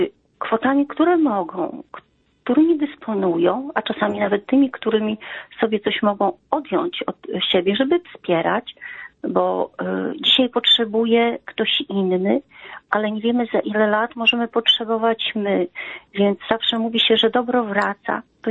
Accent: Podlaskie Voivodeship, Poland; pochodzę z Podlasia i te strony, nie mieszkam obecnie tam, ale cały czas są w moim sercu.

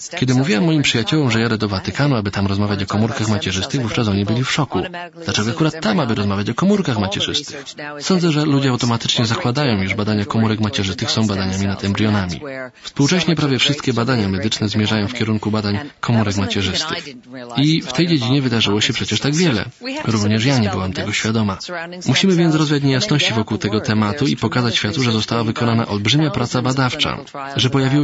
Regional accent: Canada; Dorastałem w Kanadzie i często widziałem panią w telewizji

